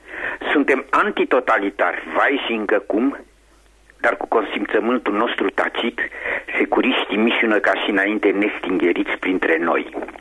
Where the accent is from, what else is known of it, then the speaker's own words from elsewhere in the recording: Bucharest, Romania; moved away; În luna aprilie m-am întors, după aproape 5 ani de absență, în orașul meu natal, la București, unde am stat câteva săptămâni.